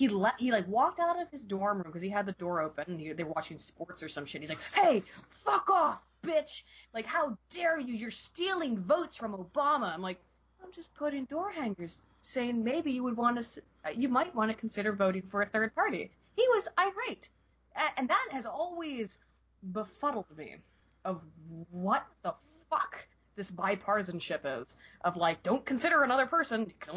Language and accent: English; the South, United States; I don't know about the peanut thing. And I'm from the South. I didn't even know that.